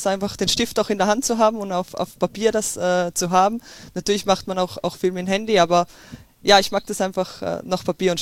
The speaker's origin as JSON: {"language": "German", "region": "Tyrol", "country": "Austria", "said": "ich komme aus Österreich, aus Tirol, und da komme ich aus einer kleinen Gemeinde, und ja, da kennt sich jeder gefühlt."}